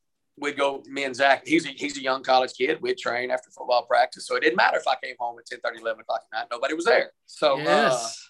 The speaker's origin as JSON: {"language": "English", "town": "Jacksonville", "region": "Texas", "country": "United States", "said": "I'm from Jacksonville, Texas."}